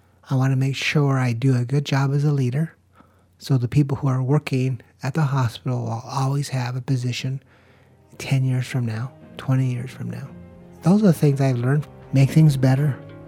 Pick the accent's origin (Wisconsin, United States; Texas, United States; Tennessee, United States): Texas, United States; Eagle Pass; born there; I was born in Eagle Pass, Texas, back in 1959. I'm number 10 of 15 children, and we grew up as migrant workers.